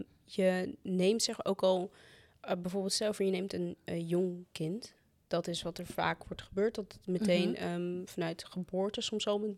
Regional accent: Ethiopia; Dutch is a second language; now in Netherlands; ik ben geadopteerd. Ik heb biologische ouders ergens anders. Ik heb echt een verhaal. Ik kom uit Ethiopië.

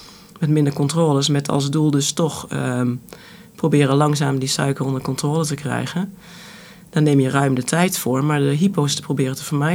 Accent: Netherlands; En dat merk ik ook als ik in het buitenland werk. Als Nederlanders hebben we toch het idee dat wij het goed doen.

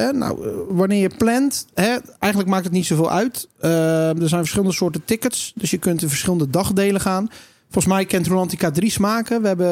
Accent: Netherlands; Wij als Nederlanders doen dat regelmatig.

